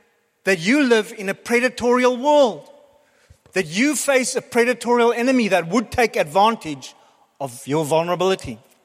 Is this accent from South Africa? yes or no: yes; South Africa; And I know as South African, back in the day, I'd sit there and go, but how can you do that?